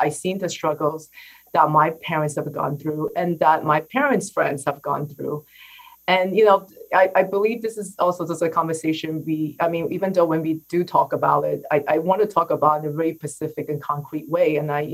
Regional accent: United States; the way I grew up in United States and going to the schools here

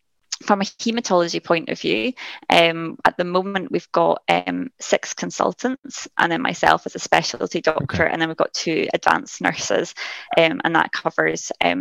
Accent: Glasgow, Scotland, United Kingdom; No, I'm actually from the south. So I'm from Glasgow.

